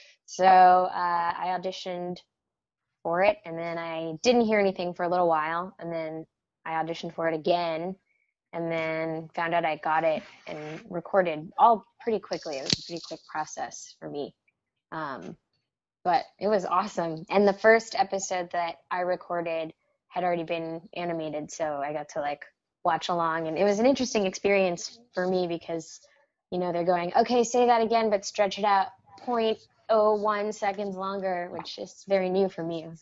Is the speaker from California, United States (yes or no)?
yes; Los Angeles, California, United States; born there; Well, I was born in Los Angeles, so that kind of means I was forced into the entertainment industry.